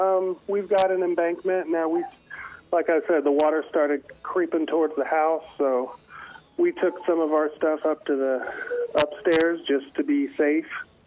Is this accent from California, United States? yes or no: no; Knoxville, Tennessee, United States; also born or lived in Newton; now in Baytown, United States; Yes, sir. Actually, I was born in Newton, but I grew up in Knoxville, class of 91.